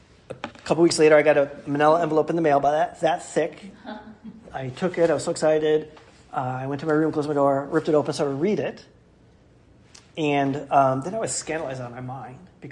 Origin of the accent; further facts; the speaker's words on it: England, United Kingdom; We're English, so it's boring.